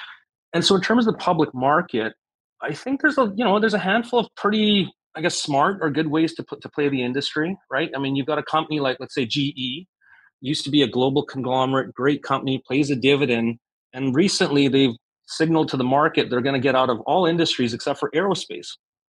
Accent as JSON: {"language": "English", "country": "Canada", "said": "I don't even know if my home country of Canada necessarily has 10 fighter jets in their entire fleet."}